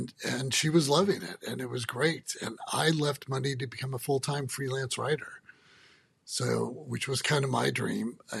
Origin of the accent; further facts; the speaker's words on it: Sacramento, California, United States; I was born and raised in Sacramento. I love magazines. It's always been my dream to start a city magazine in my hometown.